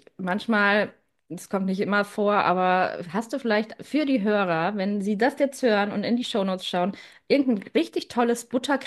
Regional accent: Braunschweig, Lower Saxony, Germany; Ich komme aus Braunschweig übrigens

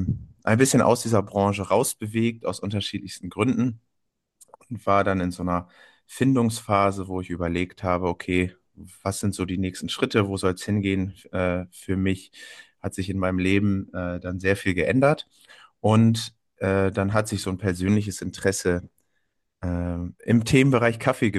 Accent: North Sea coast, Germany; bin 32, komme von der schönen, aber oft grauen Nordsee.

